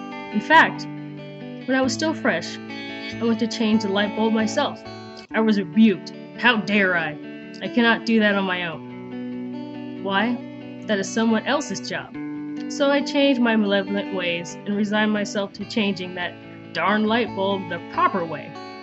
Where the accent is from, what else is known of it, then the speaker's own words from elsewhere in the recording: United States; moved away as an adult; now in Norway; I am an American that has been living in socialist Norway for the past 9+ years. I am 32 years old